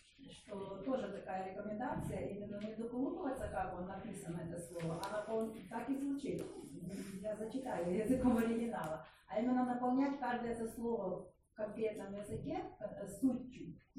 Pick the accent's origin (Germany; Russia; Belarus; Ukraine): Ukraine; Я как с Украины, у нас уже как бы есть наработки